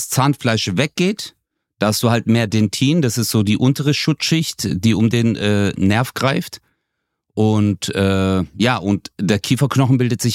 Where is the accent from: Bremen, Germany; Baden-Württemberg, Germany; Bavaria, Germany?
Baden-Württemberg, Germany; Ich bin ja Schwabe, ich bin ja sparsam.